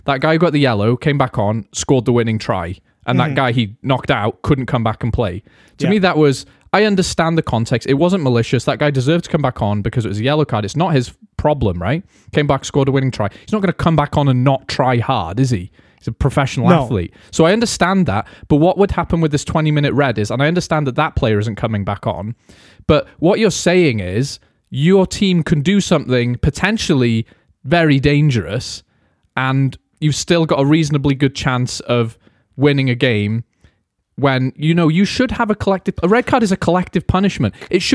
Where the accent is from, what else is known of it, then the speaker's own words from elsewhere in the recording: United Kingdom; maybe it's just because I'm like British and I'm like, oh no, don't say rude, weird things.